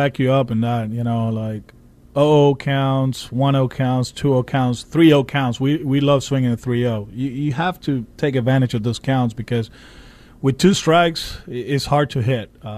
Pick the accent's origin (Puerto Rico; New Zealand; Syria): Puerto Rico; Caguas; If I wasn't ready for it, I'll be in Caguas back home just with the kids and doing other stuff in my hometown.